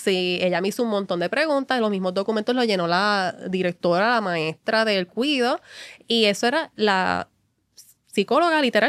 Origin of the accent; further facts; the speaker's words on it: Bayamón, Puerto Rico; Yo soy de Bayamón